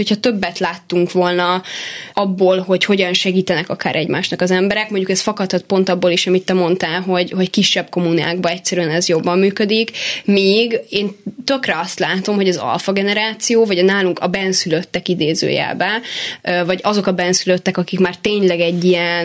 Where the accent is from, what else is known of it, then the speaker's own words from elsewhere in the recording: Hungary; Én vidéken nőttem föl egy kisebb faluba, és onnan mentem nagyobb városokba tanulni.